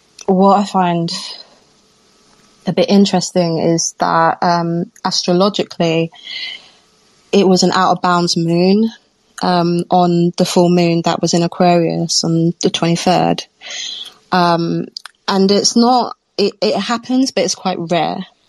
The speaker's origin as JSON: {"language": "English", "region": "London", "country": "United Kingdom", "tie": "born or raised there", "lives_now": "Brighton, United Kingdom", "said": "I'm in south of England, Brighton, but I'm a Londoner, born and raised."}